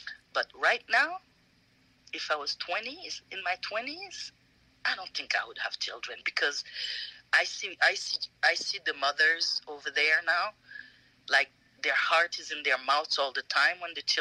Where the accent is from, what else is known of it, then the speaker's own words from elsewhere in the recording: Montreal, Quebec, Canada; because I grew up in Montreal, right? I went to Montreal when I was 9 years old.